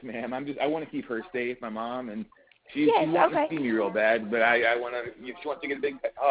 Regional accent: Birmingham, Alabama, United States; now in Alaska, United States; I'm born and raised in Alabama, but I lived in Alaska for the past year

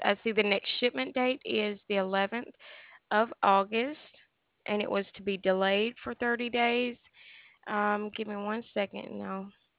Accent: Alabama, United States; accent: southern; now in Maine, United States; I'm originally from Alabama, but moved here to Maine just recently.

